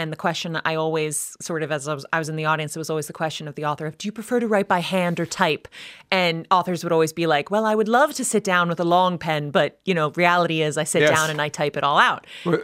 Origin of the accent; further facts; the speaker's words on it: United States; in my context, I'm an American.